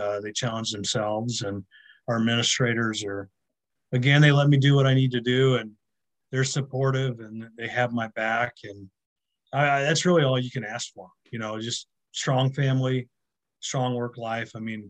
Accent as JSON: {"language": "English", "town": "St. Charles", "region": "Missouri", "country": "United States", "tie": "born or raised there", "said": "I'm able to do a job like in my hometown. You know, I live in St. Charles where I grew up, and I work in St. Louis, and I drive 15 minutes to work, and I'm around all my family."}